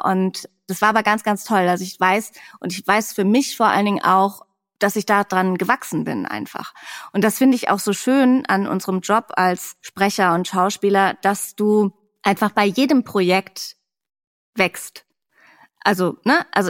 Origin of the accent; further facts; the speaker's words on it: Hamburg, Germany; Ich komme ja eh aus Hamburg weg.